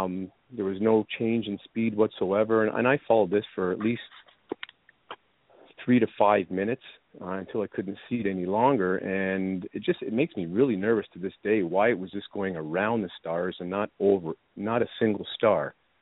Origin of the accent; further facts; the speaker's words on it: Scarborough, Ontario, Canada; back in 1976 when I was 10 years old. I grew up in Scarborough, Ontario